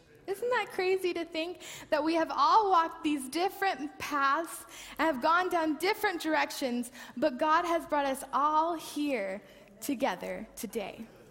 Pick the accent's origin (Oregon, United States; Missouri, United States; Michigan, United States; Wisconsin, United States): Oregon, United States; Portland; Now, I'm from Portland, Oregon, and it is beautiful there, and I love it. My family is all there